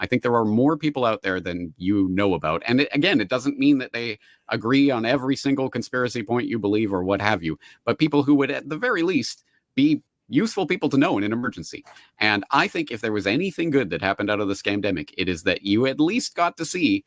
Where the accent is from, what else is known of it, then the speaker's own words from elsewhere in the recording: Canada; now in Japan; I am an expat. I am Canadian living in Japan.